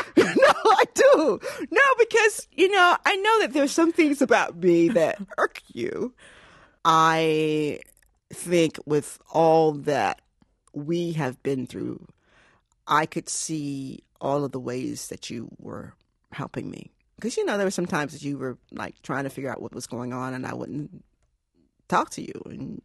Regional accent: Portsmouth, Virginia, United States; I grew up in Portsmouth, Virginia, which is, you know, Virginia at the time that I was growing up was very segregated.

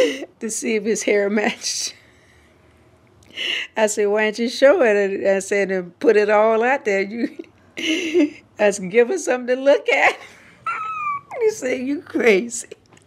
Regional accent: the South, United States; You know, growing up in the South

